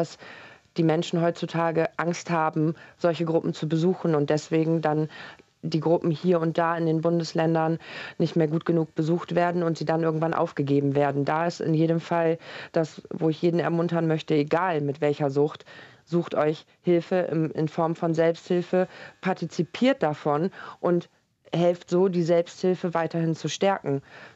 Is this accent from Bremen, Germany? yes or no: yes; Bremen, Germany; ich komme ja aus Bremen